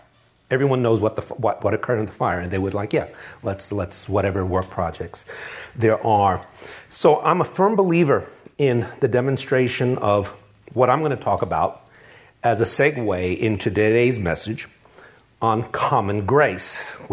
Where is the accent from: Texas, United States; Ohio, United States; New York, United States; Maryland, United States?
New York, United States; I grew up in New York City, and you can't live in New York City without having a bunch of Puerto Rican friends.